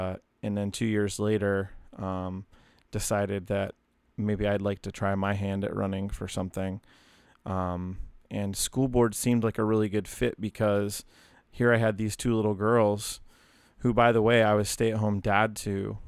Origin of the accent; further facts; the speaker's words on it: Hamilton, Ohio, United States; also born or lived in Fairfield; we spent living mostly in southwestern Ohio. I was born in Hamilton. You know, lived in another suburb nearby called Fairfield, graduated high school living there